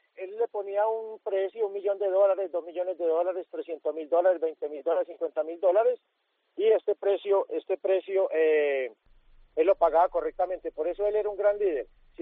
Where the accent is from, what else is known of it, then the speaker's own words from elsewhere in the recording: Colombia; Pero queríamos pagar la cárcel en nuestro país porque somos colombianos, pertenecemos a este país, queremos estar acá.